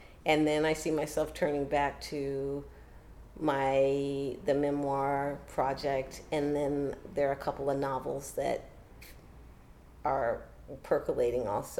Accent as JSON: {"language": "English", "town": "Chicago", "region": "Illinois", "country": "United States", "tie": "born or raised there", "said": "But it came out of growing up in Chicago, living so close and yet so far away, you know, from Robert Taylor and Stateway Gardens in particular"}